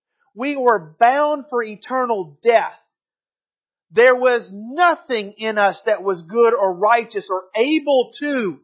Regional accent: Georgia, United States; also born or lived in Kentucky; I moved from Kentucky back home for many reasons. One, because Georgia is God's country

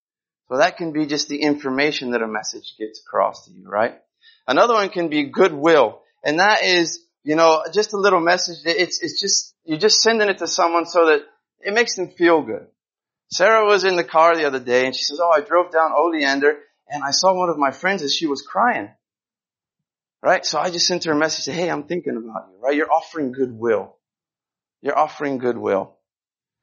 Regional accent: Brazil; I grew up in Brazil

